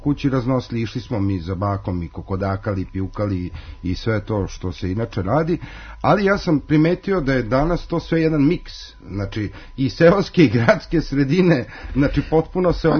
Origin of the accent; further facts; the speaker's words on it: Belgrade, Serbia; ja sam isto iz Beograda